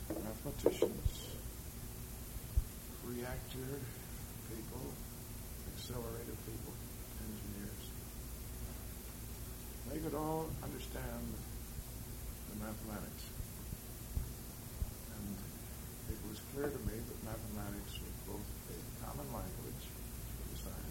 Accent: Chicago, Illinois, United States; born there; He was born in China and I was born in Chicago.

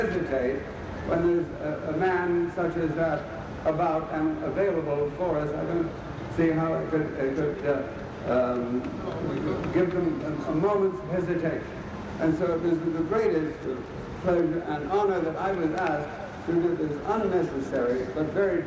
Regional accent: New York, United States; as well as being a New Yorker, it certainly would be Senator Javits.

